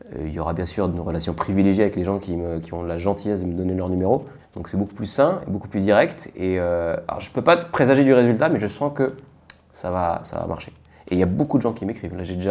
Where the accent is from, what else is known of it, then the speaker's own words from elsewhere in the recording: Lyon, Auvergne-Rhône-Alpes, France; À échelle lyonnaise, parce que je suis de Lyon